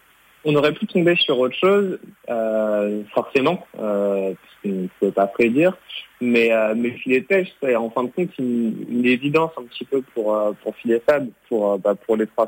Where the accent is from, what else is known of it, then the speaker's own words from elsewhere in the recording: Pays de la Loire, France; parce qu'on est bretons, nous, de base, on vient de Mayenne